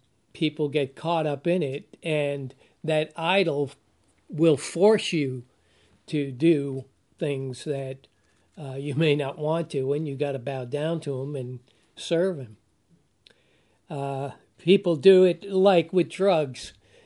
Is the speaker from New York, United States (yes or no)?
yes; New York, United States; I was raised in the Roman Catholic Church, Italian parents in New York, that's where you go.